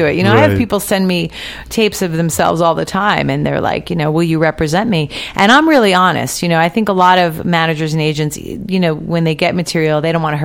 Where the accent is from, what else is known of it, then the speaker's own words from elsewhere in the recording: New Jersey, United States; now in Los Angeles, United States; And I came here from New Jersey knowing no one.